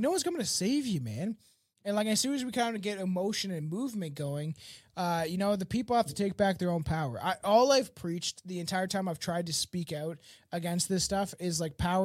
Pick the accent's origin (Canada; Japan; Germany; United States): Canada; I'm Canadian. As far as back as I can go, my fucking family has been here.